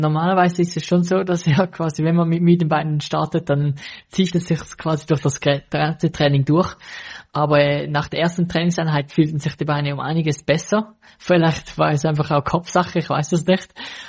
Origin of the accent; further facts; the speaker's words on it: Switzerland; bei uns in der Schweiz ist, finde ich es noch relativ schwierig, mal eine lange gerade Strecke zu finden